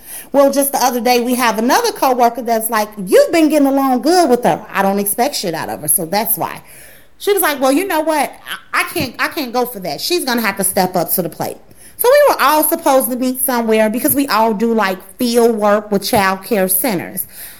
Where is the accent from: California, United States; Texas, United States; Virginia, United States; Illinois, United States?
Illinois, United States; Chicago; Hey everybody … I'm from Chicago.